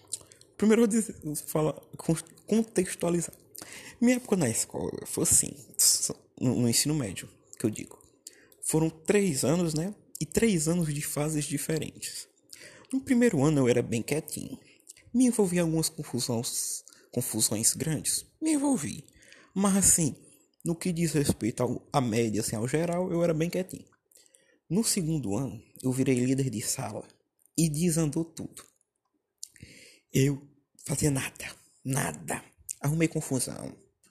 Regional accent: Northeast Region, Brazil; Porque a gente é do Nordeste.

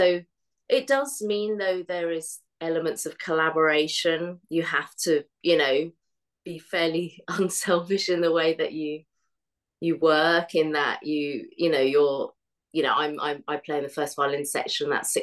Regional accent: Bromley, London, United Kingdom; I am actually from Bromley, and they have a huge, huge youth music department

